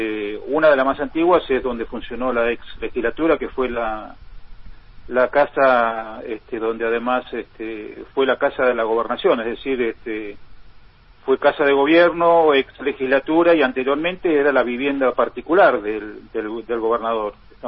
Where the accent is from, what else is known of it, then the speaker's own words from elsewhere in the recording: Río Grande, Tierra del Fuego, Argentina; born there; now in Ushuaia, Argentina; Para mí Río Grande ha sido un poco mi cuna, mi ciudad en la que nací, y bueno, y después todos los años que estoy viviendo en Ushuaia, que es donde me he desarrollado en este mundo que es el turismo